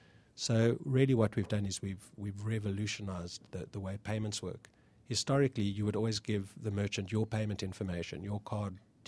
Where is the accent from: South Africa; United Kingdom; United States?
South Africa; You can hear from my accent, I'm not from Georgia, I'm a little bit more south, South Africa.